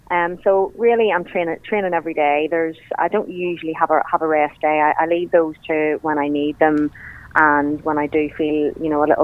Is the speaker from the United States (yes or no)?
no; Newcastle, Northern Ireland, United Kingdom; I come from Newcastle, and we've got lots of lovely areas there to run.